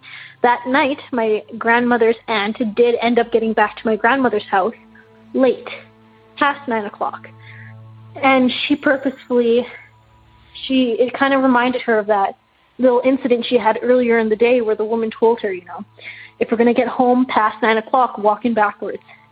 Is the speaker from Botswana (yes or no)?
no; Guyana; My family is ethnically, we are Indian. We are from East India. So we grew up with Indian culture, just living in Guyana.